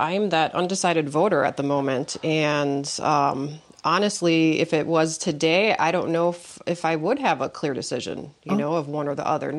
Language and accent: English; Wisconsin, United States; Obviously, I'm from Wisconsin, so with the agriculture, I know that's huge for our area.